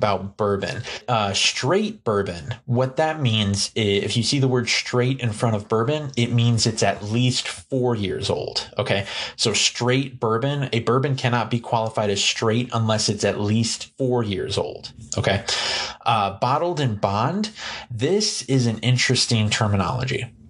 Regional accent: United States; because we are, well, I am an American, right?

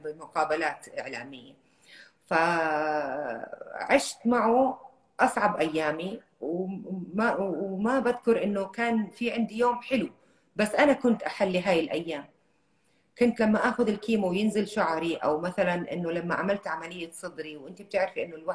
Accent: Jordan; accent: Saudi; now in Saudi Arabia; انا لهجتي ترى سعوديه لاني عشت بالسعوديه، بس انا لهجتي امي الوالده عندي من قضاء الخليل، فبتحكي قالوا قلنا. وعشت طفولتي بالاردن وترعرعت وعشت باقي يعني معظم حياتي بالسعوديه، فقدرت اني امزج ما بين هالثلاث لهجات

